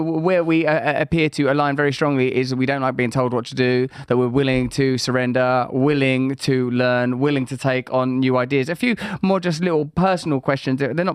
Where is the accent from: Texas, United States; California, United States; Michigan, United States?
California, United States; Sacramento; I'm from Sacramento. How are you?